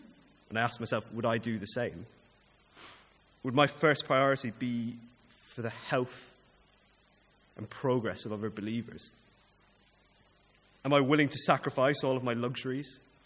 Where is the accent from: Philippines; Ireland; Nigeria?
Ireland; This is more because I'm an Irish man